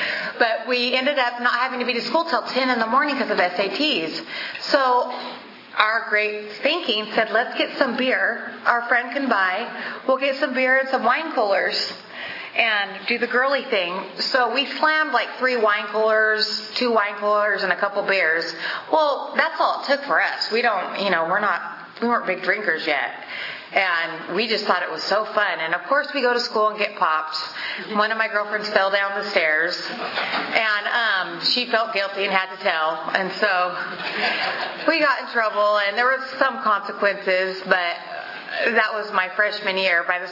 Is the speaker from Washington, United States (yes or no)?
no; Lemoore, California, United States; So I grew up in Lemoore, California. I'm a Portuguese born and raised, just like my dad.